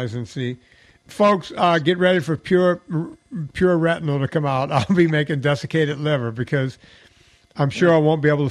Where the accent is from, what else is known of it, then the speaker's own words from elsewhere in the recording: Louisiana, United States; But I grew up in Louisiana.